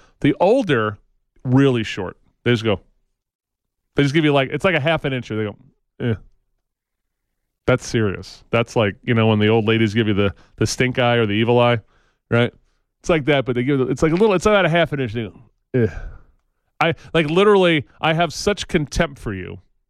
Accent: New York, United States; what I learned as a young man growing up in New York

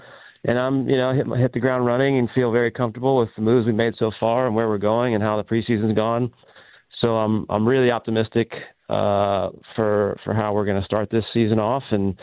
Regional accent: Houston, Texas, United States; I am from Houston, but FC Dallas is top.

